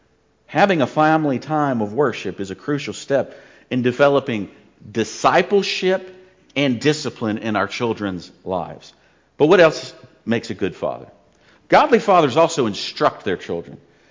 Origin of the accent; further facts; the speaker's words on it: North Carolina, United States; born there; moved away as an adult; also born or lived in Germany / Florida / New Orleans; Me, I was born in North Carolina, you know. I enlisted in the military. I moved to Germany. Then I moved to Florida. Then I got called to ministry. I moved to New Orleans.